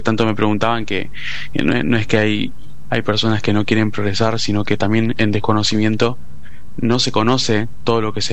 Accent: Quilmes, Buenos Aires Province, Argentina; yo soy nacido de Quilmes, en Villa La Florida.

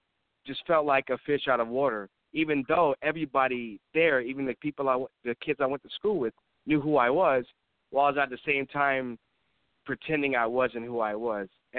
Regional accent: New York, United States; I'm just from New York.

